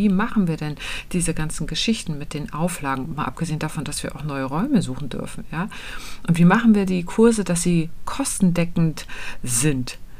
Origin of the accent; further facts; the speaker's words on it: Kühlungsborn, Mecklenburg-Vorpommern, Germany; Ich bin nämlich im Urlaub in Kühlungsborn an der Ostsee. Da fahre ich einmal im Jahr hin, weil das eben meine Heimat ist.